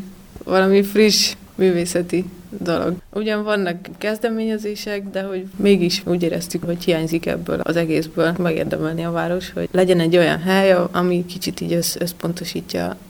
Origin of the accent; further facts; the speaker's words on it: Nagykanizsa, Zala, Hungary; born there; also born or lived in Budapest; now in Magyarszerdahely, Hungary; Nagykanizsán születtem, Magyarszerdahelyen élünk. 2020-ban költöztünk vissza Magyarszerdahelyre, addig Budapesten egy bő 10 évet éltünk Andorral.